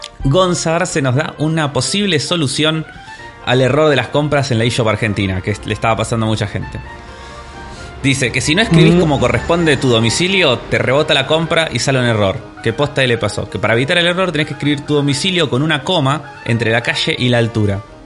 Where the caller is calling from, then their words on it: Costa Rica; Soy de Costa Rica, bien, pero actualmente estoy estudiando en España